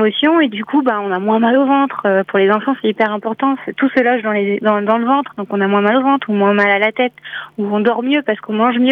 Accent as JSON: {"language": "French", "region": "Brittany", "country": "France", "tie": "born there", "said": "je suis revenue en Bretagne, parce que je suis née en Bretagne"}